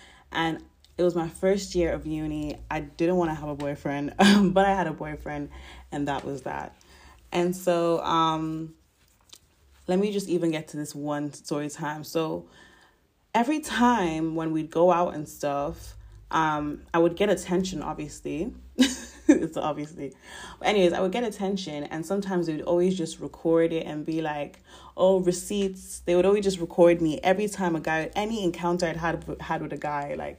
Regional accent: Ireland; But I am Irish and I'm always drawn to Irish people.

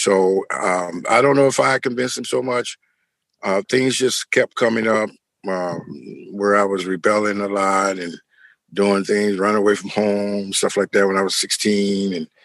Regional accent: Homestead, Florida, United States; But anyway, yeah, I grew up in the South in Homestead, Florida, and like I said, my mother had 12 kids and I grew up working, doing stuff.

